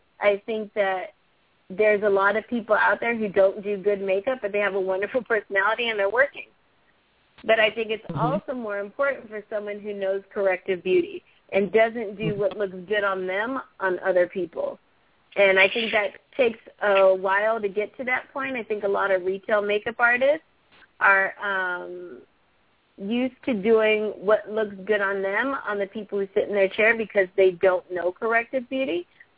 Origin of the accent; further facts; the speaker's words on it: California, United States; now in New York, United States; I was raised in California. My father lived in New York, so I would come back and forth since high school.